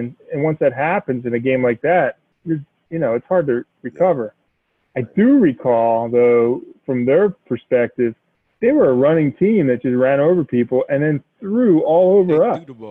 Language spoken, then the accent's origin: English; Pennsylvania, United States; But as a guy growing up in Pennsylvania, it took me a few years to appreciate the Virginia Tech rivalry.